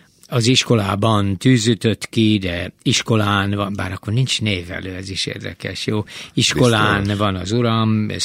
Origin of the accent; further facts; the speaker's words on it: Budapest, Hungary; én ott nőttem fel a közelbe, és mindig így mondtuk Bartók, nem Bartók, Bartók Béla út.